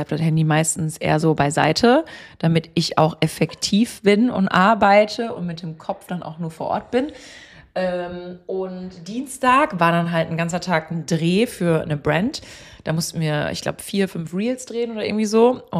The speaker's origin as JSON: {"language": "German", "town": "Bocholt", "region": "North Rhine-Westphalia", "country": "Germany", "tie": "born or raised there", "said": "Bocholt-Barlow, meiner Heimat, unsere Heimat, deiner Heimat, geshootet und dann so Richtung Holland, Winterswijk, weil viele wissen ja nicht, mein Zuhause, mein Dorf ist ja noch nah an Holland dran."}